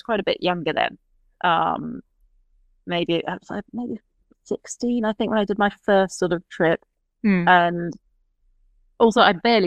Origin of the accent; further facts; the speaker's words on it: Scotland, United Kingdom; also born or lived in England; grew up in Scotland. I from the age of five, actually. I was born in England, but my parents moved to Scotland with work when I was five, and I was there ever after